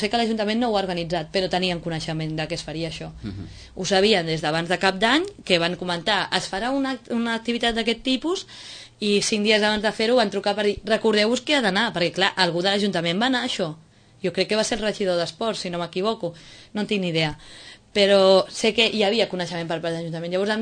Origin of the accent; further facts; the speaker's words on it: Sitges, Catalonia, Spain; És casa teva. Que és casa meva, que és el meu poble